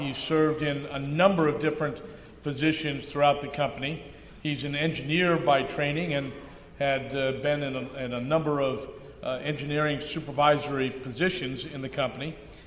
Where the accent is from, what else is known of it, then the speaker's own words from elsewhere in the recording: Boston, Massachusetts, United States; I'm a guy from Boston that drives like one with a heavy foot